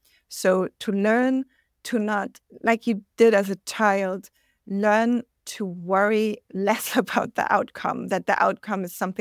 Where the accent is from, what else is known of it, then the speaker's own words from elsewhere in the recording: Denmark; Denmark, my home country, where that literacy in the arts is much lower